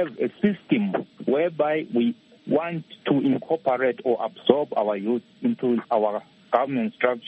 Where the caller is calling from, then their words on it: Johannesburg, Gauteng, South Africa; I'm calling you from Houghton Estates in South Africa, Joburg.